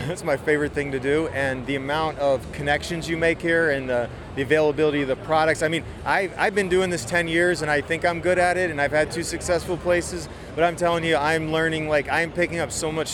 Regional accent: St. Louis, Missouri, United States; I'm from St. Louis, Missouri.

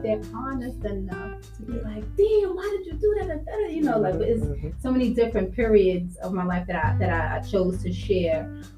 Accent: Harlem, New York, United States; I'm from Harlem, New York. I'm an entertainer.

